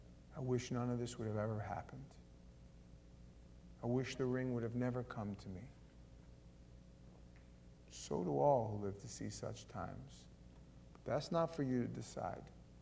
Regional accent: New York City, New York, United States; I grew up in New York City. And as a kid living in the boroughs, you'd go, you and your friends would always go jump on the A train and you'd wind up in the city.

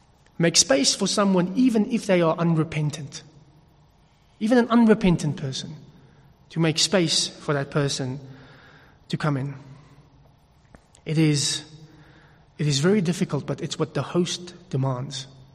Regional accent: KwaZulu-Natal, South Africa; I grew up in Natal, and there was some genuine prejudice.

